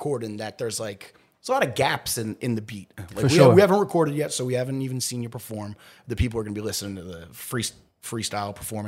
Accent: Philadelphia, Pennsylvania, United States; Yeah, I'm from Philly.

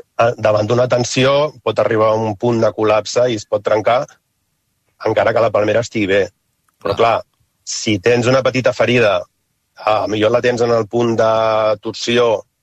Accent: Barcelona, Catalonia, Spain; Jo personalment soc de Barcelona, estic molt per aquí, per la zona del Raval també

